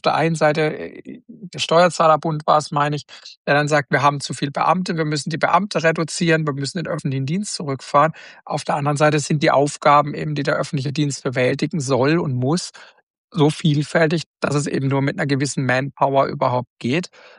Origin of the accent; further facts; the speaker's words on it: Baden-Württemberg, Germany; Wir sind ja beide aus Baden-Württemberg, wie man ja merkt. Freiburg und Karlsruhe ist so Baden-Württemberg.